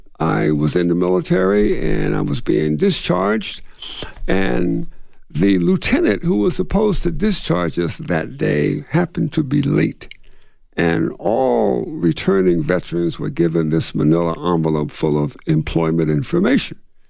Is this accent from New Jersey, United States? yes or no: yes; New Jersey, United States; But the title is a misnomer. I was born and raised in South Jersey.